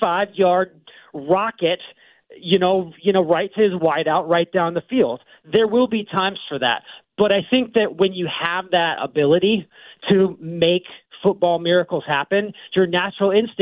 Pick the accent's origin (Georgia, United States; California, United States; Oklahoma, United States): California, United States; and I'm from Southern California, and USC is king down there.